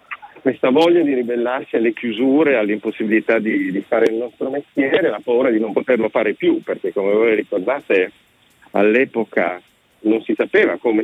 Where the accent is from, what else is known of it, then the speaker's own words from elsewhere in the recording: Turin, Piedmont, Italy; Io sono di Torino, nato a Torino. Sì, e poi intorno ai 30 anni così sono piano piano iniziato a fare il pendolare a Roma